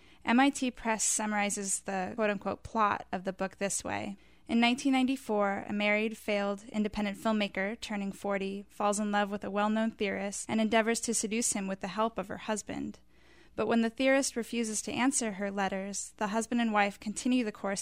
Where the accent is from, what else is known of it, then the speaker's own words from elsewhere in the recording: Anderson, Indiana, United States; from Anderson, Indiana.